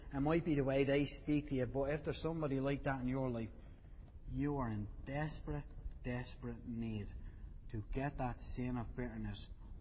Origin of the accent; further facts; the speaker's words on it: Ireland; We're from Ireland, and like I said earlier, Irish people are bitter against the English for all sorts of stuff